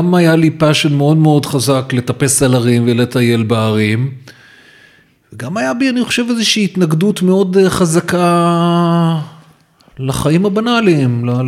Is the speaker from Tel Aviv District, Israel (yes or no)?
yes; Givatayim, Tel Aviv District, Israel; אנחנו שנינו גדלנו בגבעתיים, אני חושב שהוא שנה מבוגר ממני.